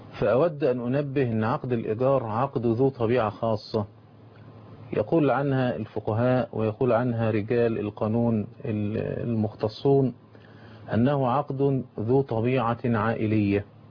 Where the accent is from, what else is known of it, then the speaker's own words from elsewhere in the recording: Egypt; زي ما بيقولوا عندنا في مصر في حجر أبوه